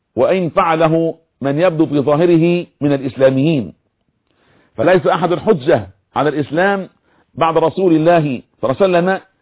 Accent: Egypt; اللهم احفظ بلادنا مصر آمنة مطمئنة

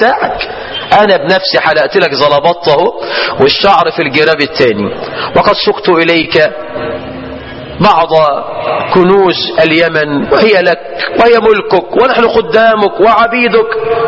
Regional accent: Egypt; الفيلة دي لا بتعيش عندنا في مصر ولا في شمال افريقيا

